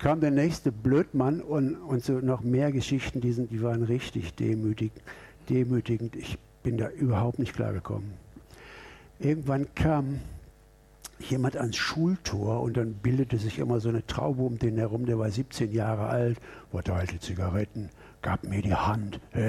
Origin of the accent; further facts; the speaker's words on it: Duisburg, North Rhine-Westphalia, Germany; Ich kam als 14-Jähriger in Duisburg, wo ich groß geworden bin, zurück